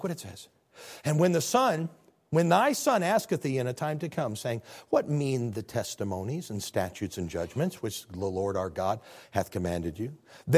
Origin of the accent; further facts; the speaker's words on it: Chicago, Illinois, United States; now in Little Rock, United States; I'm a Yankee from the Chicagoland area, so I'm more of a Dems than Does.